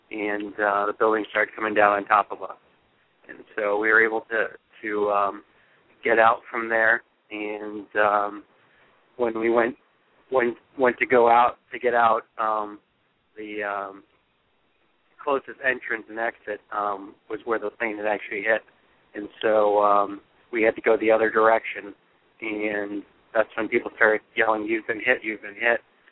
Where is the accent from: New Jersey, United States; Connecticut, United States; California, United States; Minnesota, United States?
Connecticut, United States; and having my home growing up in Connecticut, I knew the trade centers and what incredible structures they were